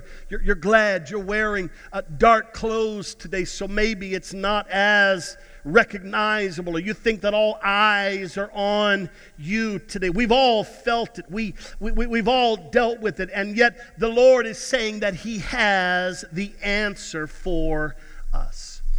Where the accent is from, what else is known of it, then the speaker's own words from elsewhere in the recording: Texas, United States; maybe it's just because we're from Texas and that doesn't happen very often.